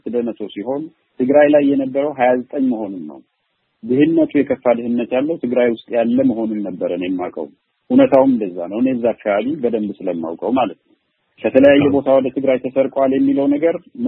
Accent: Tigray, Ethiopia; born there; እኔ እያወራሁ ያለሁት አሁን ትግራይ ውስጥ ከደፈሯት በኋላ ባዕድ ቁሳቁስ አካልዋ ውስጥ ያስገቡባት ሴት እኔ የተወለድኩበት አካባቢ ነው ያለች።

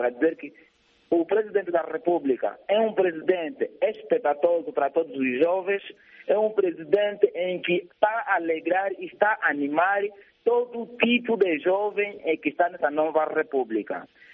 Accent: Cuanza Sul, Angola; nós como angolanos, especialmente no povo do Coanza Sul.

